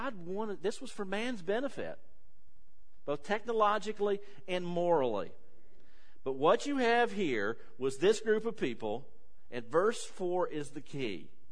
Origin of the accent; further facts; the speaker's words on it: West Virginia, United States; The town I grew up here in West Virginia had a grand total, the entire town, of 800 people, and our entire county had 4,000 in it.